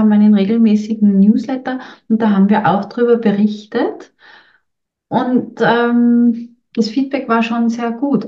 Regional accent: Austria; aber bei uns in Österreich beim Lehrermangel, Quereinsteiger werden extrem gefördert

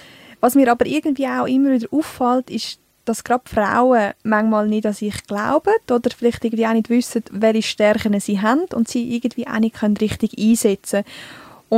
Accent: Altdorf, Uri, Switzerland; ich bin mit 26 die Jüngste in dieser Runde. Auch wenn man mir es nicht angehört, ich bin in Altdorf, im Kanton Uri, also im schönen Urnerland, aufgewachsen. Und ja, ich rede Dialekt nicht.

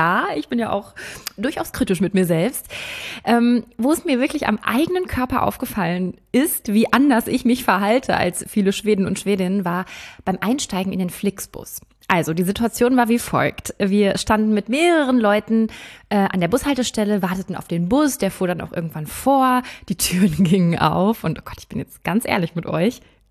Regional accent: Berlin, Germany; wir kommen aus Berlin, also unsere ganze Gruppe, ne?

